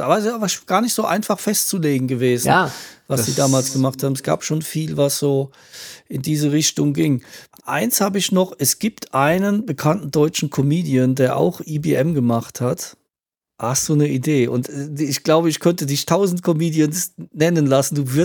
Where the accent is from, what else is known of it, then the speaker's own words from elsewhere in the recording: Ludwigshafen, Rhineland-Palatinate, Germany; Und bei uns in Ludwigshafen-Mannheim gab es halt keine Disco, die jetzt irgendwie so Sachen gespielt hätten. Es war ja nicht das Ruhrgebiet, wo du so Genre-Discos hattest.